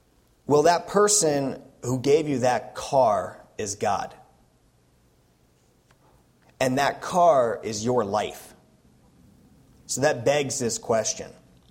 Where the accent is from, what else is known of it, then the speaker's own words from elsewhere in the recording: Oregon, United States; So like I said, I was from Oregon